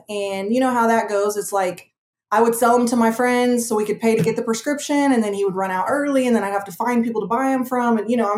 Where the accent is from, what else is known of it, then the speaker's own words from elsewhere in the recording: Oklahoma, United States; I was born and raised in Oklahoma.